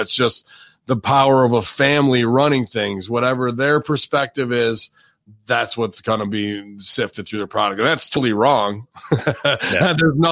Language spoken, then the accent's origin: English; Boonville, New York, United States; series in Boonville, New York, 46,000 people. So I always see my dad as a leader. He's a fire chief in my hometown too.